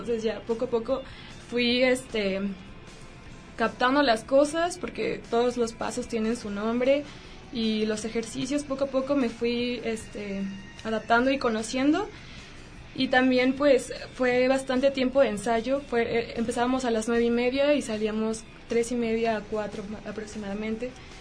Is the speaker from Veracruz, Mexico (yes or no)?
yes; Xalapa, Veracruz, Mexico; moved away; Hace aproximadamente 3 años me mudé para acá. Y igual, o sea, me costó mucho trabajo adaptarme porque soy de Jalapa, Veracruz.